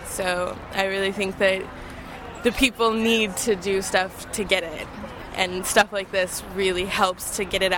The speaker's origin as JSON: {"language": "English", "town": "San Francisco", "region": "California", "country": "United States", "said": "I'm from San Francisco."}